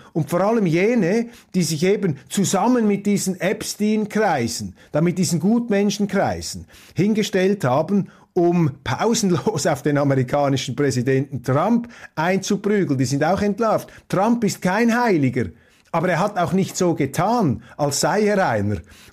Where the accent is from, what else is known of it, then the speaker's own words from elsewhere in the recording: Switzerland; Trotzdem finde ich es als Schweizer natürlich komplett lächerlich